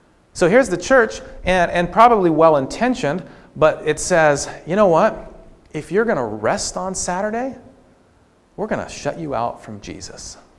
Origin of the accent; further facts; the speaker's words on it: West Coast, United States; So we actually have some of these laws even on the books here in America. It's very bizarre growing up on the West Coast and going out there like, whoa, what's going on?